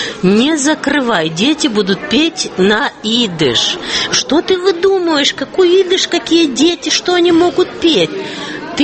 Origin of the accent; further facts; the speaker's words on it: Kyiv, Ukraine; now in Germany; я приехала из Киева, живу в Германии 15 лет.